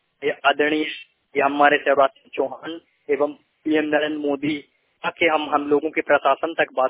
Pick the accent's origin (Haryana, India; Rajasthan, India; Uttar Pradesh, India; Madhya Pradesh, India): Madhya Pradesh, India; Bachaiya; मैं ग्राम बचिया, जिला कटनी, तहसील बोरीबंद, पोस्ट बचैया, मैं बचैया का रहने वाला हूँ।